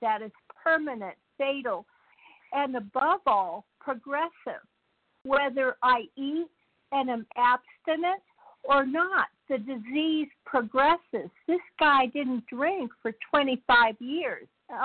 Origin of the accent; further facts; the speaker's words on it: Las Vegas, Nevada, United States; from Las Vegas.